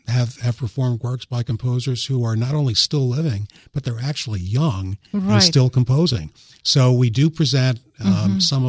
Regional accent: New York, United States; Growing up in New York, I used to listen to the New York Philharmonic concerts on WQXR.

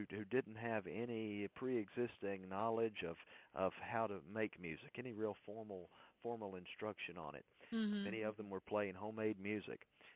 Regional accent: Mississippi, United States; now in Nashville, United States; moved to Nashville from my home state of Mississippi

